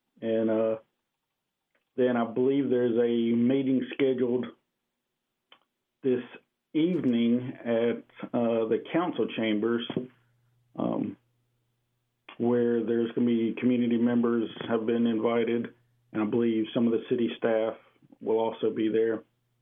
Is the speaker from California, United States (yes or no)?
no; Montgomery, Alabama, United States; also born or lived in Wetumpka; And I grew up living in Montgomery and in a small community called Wetumpka, where my mother was born and raised.